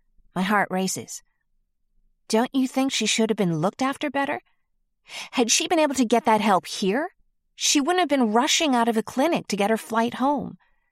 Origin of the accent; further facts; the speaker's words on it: United States; accent: American; now in Ireland; This town is my home, but not my home place, and so my American accent softens to match the gentler way of speaking.